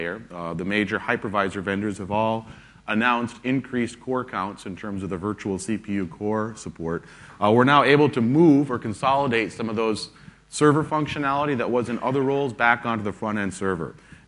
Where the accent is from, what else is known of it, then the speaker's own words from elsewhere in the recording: Chicago, Illinois, United States; I'm from Chicago in the U.S., working for Microsoft Consulting Services as a UC solution architect.